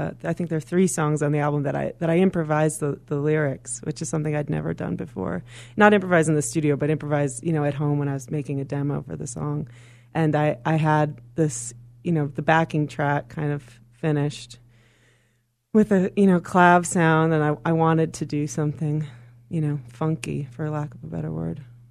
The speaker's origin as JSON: {"language": "English", "town": "Chicago", "region": "Illinois", "country": "United States", "tie": "born or raised there", "lives_now": "New York, United States", "said": "Growing up in Chicago, I felt like there's only one other place to go after that."}